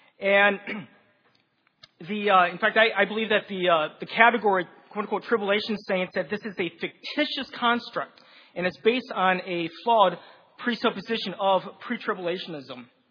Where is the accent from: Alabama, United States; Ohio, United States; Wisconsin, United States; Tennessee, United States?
Wisconsin, United States; now in New Jersey, United States; I'm originally from Wisconsin. I'm exiled in New Jersey.